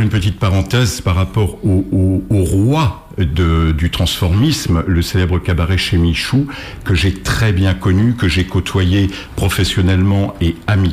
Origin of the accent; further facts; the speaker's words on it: Rennes, Brittany, France; born there; c'est les origines bretonnes, je suis né à Rennes